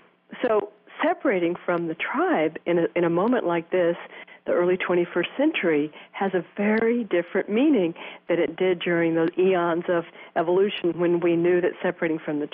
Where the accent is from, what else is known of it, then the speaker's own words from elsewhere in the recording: Texas, United States; I mean, you know, I grew up in Texas in the 50s where, you know, women were not particularly encouraged to be leaders